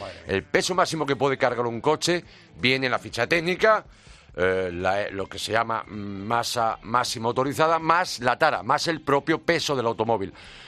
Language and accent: Spanish; Galicia, Spain; No está nada mal, fíjate, dos en mi tierra.